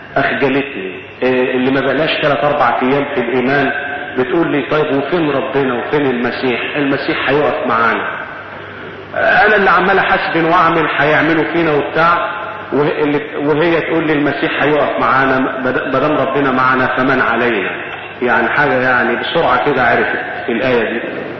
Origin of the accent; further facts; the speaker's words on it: Damietta, Damietta Governorate, Egypt; انزل في بلدنا عندنا في دمياط عشان اعيد على اهلي واسرتي.